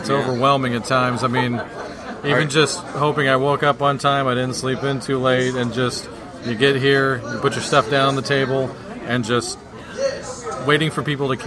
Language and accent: English; Australia; We're Aussie fans. We're older.